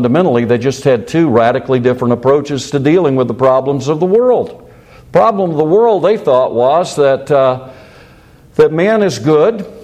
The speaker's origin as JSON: {"language": "English", "region": "South Carolina", "country": "United States", "tie": "born or raised there", "said": "And I was raised in South Carolina."}